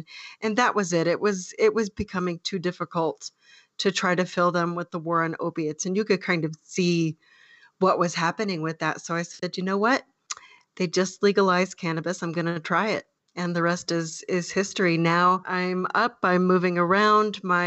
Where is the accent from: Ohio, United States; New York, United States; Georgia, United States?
Georgia, United States; Atlanta; moved away; Yes. Yes. We are from Atlanta, Georgia, originally, and the weather there is so